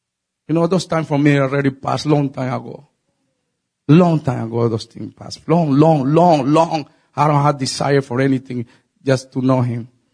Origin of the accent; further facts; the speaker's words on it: Colombia; English is a second language; moved away as an adult; Since I came from Colombia, you know, it put in my heart more